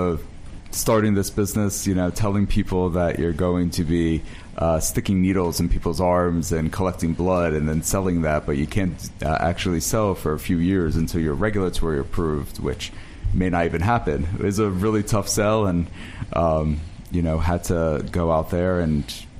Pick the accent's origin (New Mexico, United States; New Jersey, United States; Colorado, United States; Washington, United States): New Jersey, United States; Cherry Hill; Cherry Hill, New Jersey.